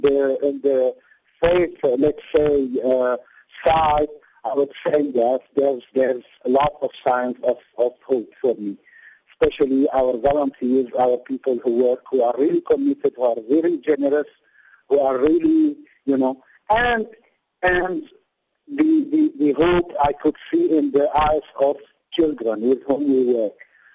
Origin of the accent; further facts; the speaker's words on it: Aleppo, Aleppo Governorate, Syria; now in Damascus, Syria; I'm originally from Aleppo, but I'm based in Damascus